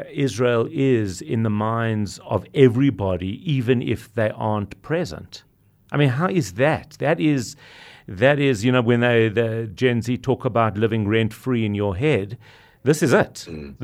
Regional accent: South Africa; We love being South African

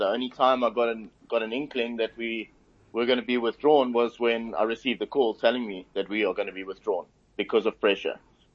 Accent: South Africa; I mean, I'm South African Israeli.

